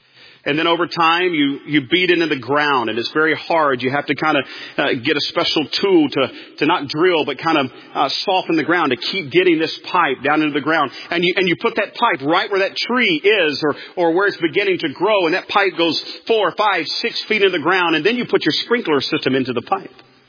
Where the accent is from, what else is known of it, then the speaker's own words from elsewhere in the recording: North Carolina, United States; Here in Florida, where I was raised in North Carolina, we have grass.